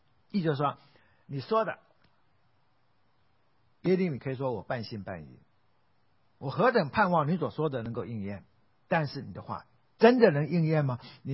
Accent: Xiamen, Fujian, China; 但我只知道有一个地方，就在我的家乡福建厦门

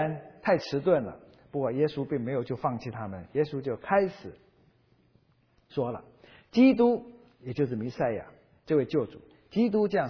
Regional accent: China; 那我们中国人跟西方人的不一样，中国人是比较含蓄的

